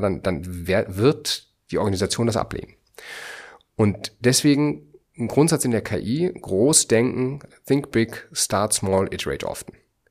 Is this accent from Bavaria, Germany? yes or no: no; North Rhine-Westphalia, Germany; Ich bin ja Kind des Ruhrgebiets